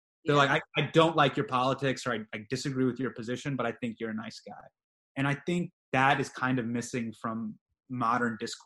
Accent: Davis, California, United States; I grew up in Davis.

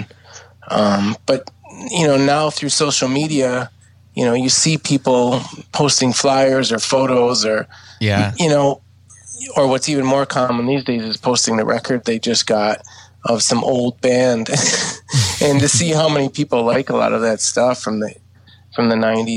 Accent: Buffalo, New York, United States; Growing up in the Buffalo underground scene, it was awesome. So starting in the late 80s for me, mid to late 80s, going to punk shows and metal shows and hardcore shows

